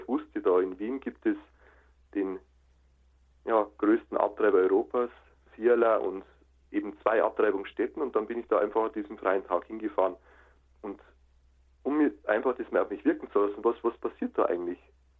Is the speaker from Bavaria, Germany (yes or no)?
yes; Munich, Bavaria, Germany; bin dann nach München gegangen, in meine Heimat